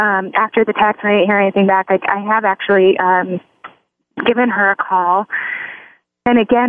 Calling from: New York, United States; New York. New York.

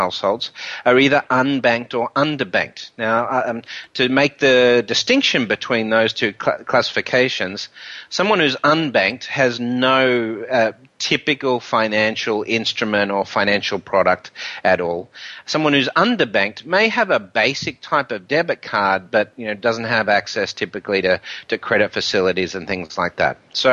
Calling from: New York, United States; I'm calling from New York today. As you guys know, I'm based in New York

